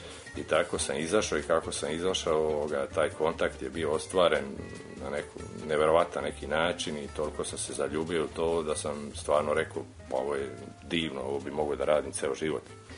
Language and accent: Serbian; Split, Split-Dalmatia County, Croatia; moved away as an adult; now in Belgrade, Serbia; dolazim iz Splita. U Beogradu sam već skoro 8 godina, razlog je naravno ljubav, oženjen i ostao da živim tu.